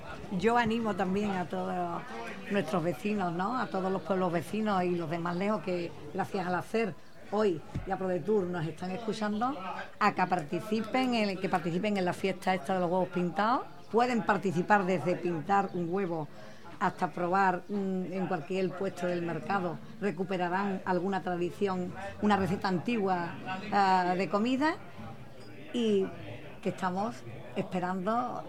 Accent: Andalusia, Spain; somos andaluces, Andalucía nuestra tierra, pero nuestros orígenes son centroeuropeos.

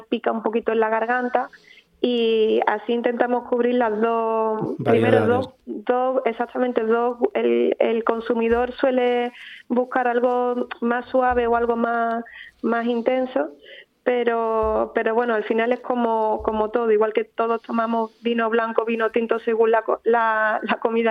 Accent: Écija, Andalusia, Spain; somos de Écija aquí, y bueno, en Écija y Sevilla trabajamos también con el sector restauración

